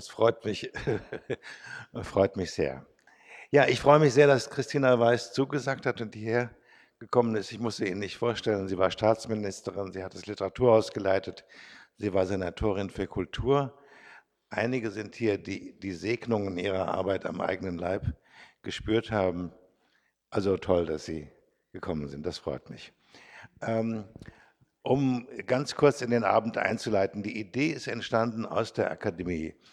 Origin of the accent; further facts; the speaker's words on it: Frankfurt, Hesse, Germany; now in Hamburg, Germany; ich zwar Hamburg als meine Heimat betrachte, aber eigentlich aus Frankfurt stamme. Und in Frankfurt habe ich meine Kindheit und Jugend verbracht